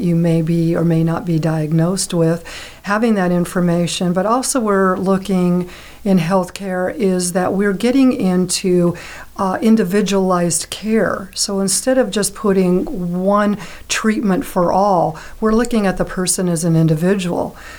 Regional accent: Santa Rosa, California, United States; I've come from California. I was from Northern California, Santa Rosa, California.

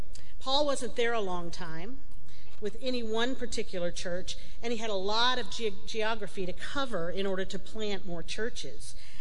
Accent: Alexandria, Virginia, United States; I was born in Alexandria, Virginia. And I'm from Virginia because I say Virginia and not Virginia.

